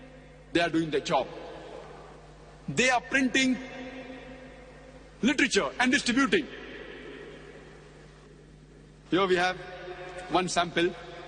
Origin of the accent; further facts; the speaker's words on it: India; I come from India, which has a population of more than 1 billion people, out of which, safely you can say, 160 to 180 million are Muslims.